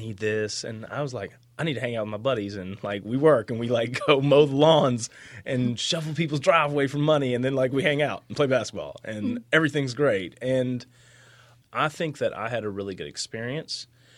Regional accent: Stanford, West Virginia, United States; I grew up in Beckley, West Virginia, which more accurately, I grew up in Stanford, which is an unincorporated town right beside of Beckley.

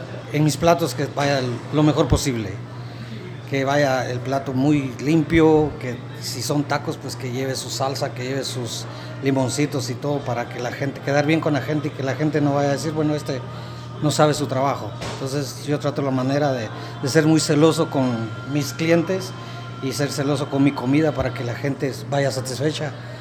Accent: Guatemala; now in Colorado, United States; De Guatemala.

